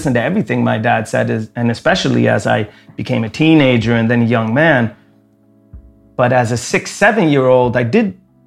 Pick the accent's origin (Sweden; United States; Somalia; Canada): Sweden; Lund, Skåne; I grew up in Lund in Sweden. I was one of only three kids of color in my entire school for my first 6 years of school.